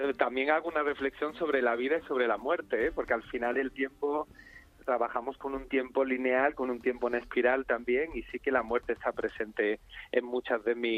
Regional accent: Córdoba, Andalusia, Spain; now in Madrid, Spain; Yo no soy madrileño, soy cordobés, pero vivo aquí desde hace mucho tiempo.

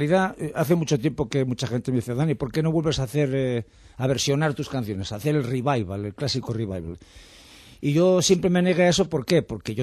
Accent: Asturias, Spain; accent: Asturian; Cuando a mí me dicen que yo tengo un acento asturiano muy grande, pero que tengo buena dicción

